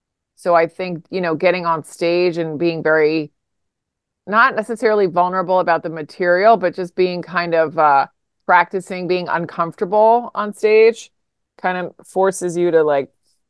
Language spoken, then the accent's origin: English; Virginia, United States; now in New York, United States; I grew up in Virginia and I just wanted to leave Virginia and I loved New York.